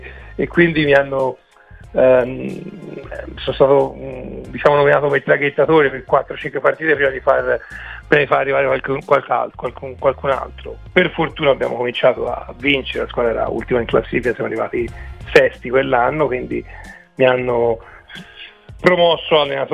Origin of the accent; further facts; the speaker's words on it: Florence, Tuscany, Italy; io come dicevate voi ragazzi sono di Firenze, ho cominciato come tutti da ragazzi innamorati di calcio